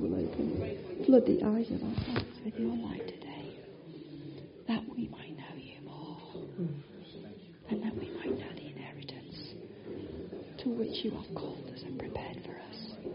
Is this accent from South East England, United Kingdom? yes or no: no; North West England, United Kingdom; I was born and raised in the Lake District, a farmer's daughter, and still at heart I'm a farmer's daughter.